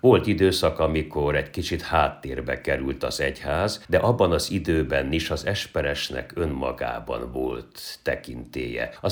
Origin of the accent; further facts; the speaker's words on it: Transylvania, Romania; Én egy egyszerű, vagy úgymond tiszta, földműves falusi családban születtem és nőttem fel. Kevés könyvünk volt, visszaemlékszem, hogy biztos volt 3 könyvünk, volt a Biblia, amit egy mezőségszéli magyar református családban olvastak is.